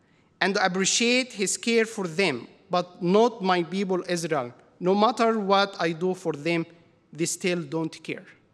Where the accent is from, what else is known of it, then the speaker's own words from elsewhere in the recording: Egypt; English is a second language; You know, I came from Middle East. I came from Egypt. I know, we have a lot of sheep in Egypt.